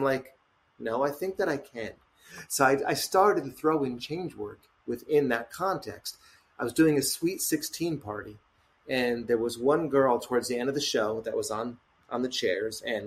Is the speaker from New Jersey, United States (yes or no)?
yes; East Hanover, New Jersey, United States; I was the only divorced kid in a small town in East Hanover